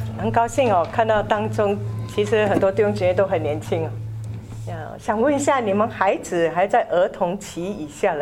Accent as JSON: {"language": "Chinese", "country": "Singapore", "said": "那我们是新加坡来的，我们新加坡很严重，因为我们新加坡国家很小嘛"}